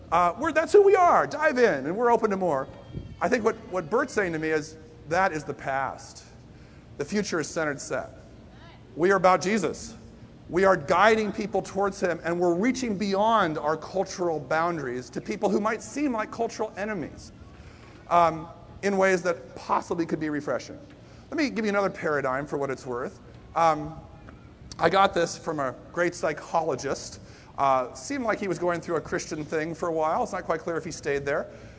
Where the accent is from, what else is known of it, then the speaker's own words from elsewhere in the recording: Boston, Massachusetts, United States; I am a Bostonian. I'm in that set. I'm an American.